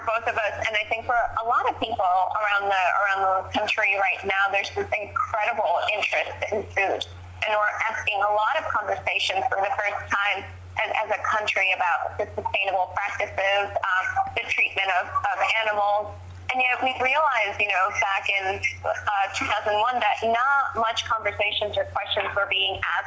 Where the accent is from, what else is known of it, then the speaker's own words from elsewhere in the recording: New York, United States; I am based in New York City. Sanjay, the director, and I are—we're both from New York.